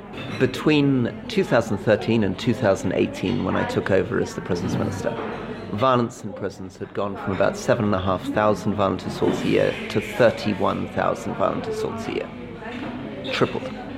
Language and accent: English; London, United Kingdom; Fundamentally, I'm a Londoner